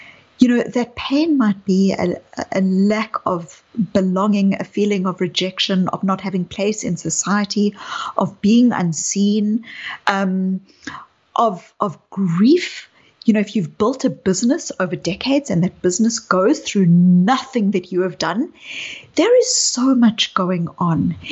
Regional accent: South Africa; you can hear from my accent that I grew up in apartheid South Africa. I was a white South African growing up in apartheid South Africa. And I lived in a white community

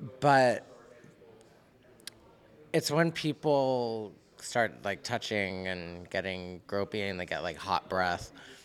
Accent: England, United Kingdom; I started going out when I was raised in England.

